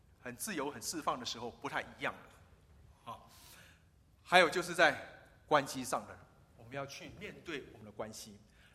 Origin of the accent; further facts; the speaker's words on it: China; 我们中国人常讲说翻帮，翻帮，对不对？蛮夷之邦， 其实我们在鄙视他们啊。